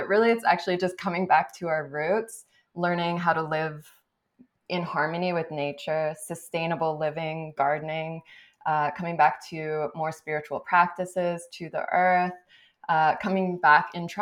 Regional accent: Canada; now in Los Angeles, United States; And for me, growing up in Canada and then coming to America

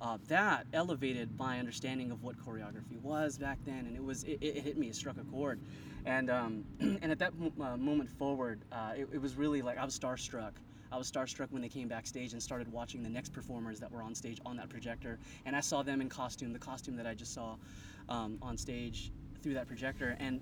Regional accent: Oceanside, California, United States; So Kit and I, we grew up in Oceanside together, and it was the same neighborhood.

